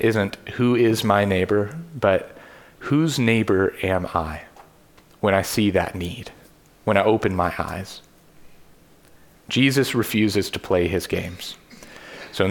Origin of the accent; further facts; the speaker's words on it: Kentucky, United States; I'm not from here. I'm from Kentucky.